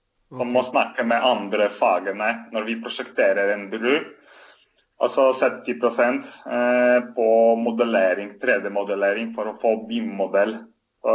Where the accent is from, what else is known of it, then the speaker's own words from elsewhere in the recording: Poland; Swedish is a second language; moved away as an adult; now in Norway; Så jag kommer upprinnligen från Polen. Jag har studerat i Gdańsk och Bruer an min egentliga specialisering. 6 år sedan flyttade jag till Norge. Jag har studerat på NTNU i Trondheim.